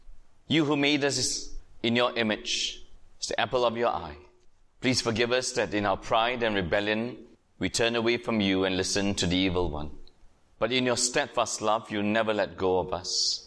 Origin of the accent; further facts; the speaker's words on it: Malaysia; My conversion story as a Malaysian Chinese is that because of economic, political circumstances, the chances of us going to university, of me going to university as a Malaysian Chinese in the 1970s was next to zero.